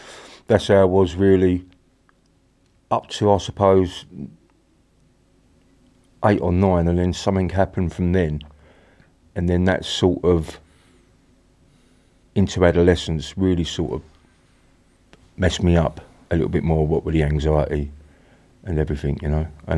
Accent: Barking, London, United Kingdom; Yeah, I'm from Barking originally.

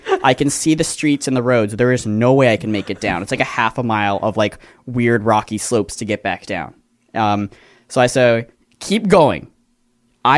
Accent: Florida, United States; dude, we're from Florida. We don't know.

